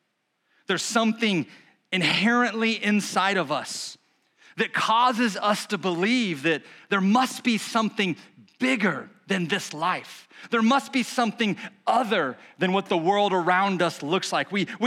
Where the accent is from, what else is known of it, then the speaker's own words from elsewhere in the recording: United States; I know for me, growing up in America, one of my first kind of experiences with heaven was when I watched the movie